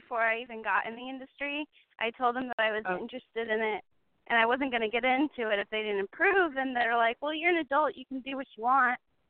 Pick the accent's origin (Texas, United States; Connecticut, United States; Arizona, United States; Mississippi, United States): Arizona, United States; Mesa; also born or lived in Scottsdale; Yes, I was born in Scottsdale and then raised in Mesa, but I moved back to Scottsdale in November.